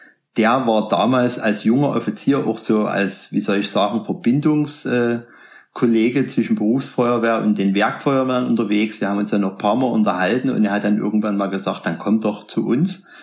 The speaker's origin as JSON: {"language": "German", "town": "Radebeul", "region": "Saxony", "country": "Germany", "tie": "born or raised there", "said": "Ich hatte einen besten Freund in Radebeul, wo ich groß geworden bin. Das ist ein kleiner Ort neben Dresden."}